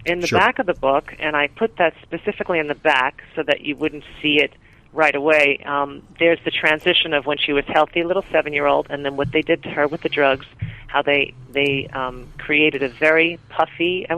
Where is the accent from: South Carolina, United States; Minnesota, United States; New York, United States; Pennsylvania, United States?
New York, United States; I may be a little pushier because I'm a New Yorker